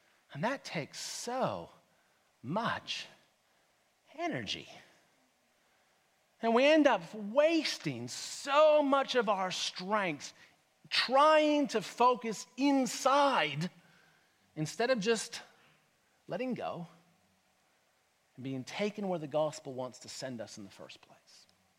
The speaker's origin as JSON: {"language": "English", "country": "Canada", "tie": "born or raised there", "said": "I grew up in Canada, not really comfortable around the beach."}